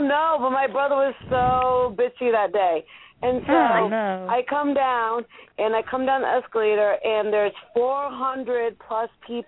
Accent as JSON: {"language": "English", "region": "Rhode Island", "country": "United States", "said": "I was from Rhode Island, a small state, the smallest state. I had an accent. I talk Portuguese"}